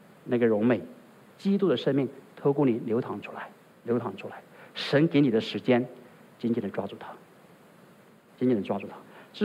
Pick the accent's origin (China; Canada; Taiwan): China; 我们中国人讲和气和气啊